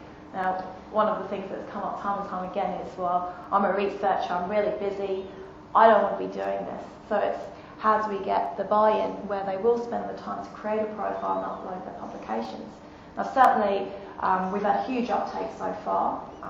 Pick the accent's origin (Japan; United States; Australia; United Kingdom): Australia; Wollongong, New South Wales; I'm from Wollongong in Sydney.